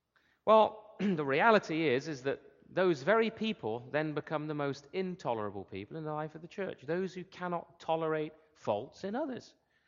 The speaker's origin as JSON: {"language": "English", "region": "England", "country": "United Kingdom", "tie": "born or raised there", "said": "as I just heard about my hometown in England"}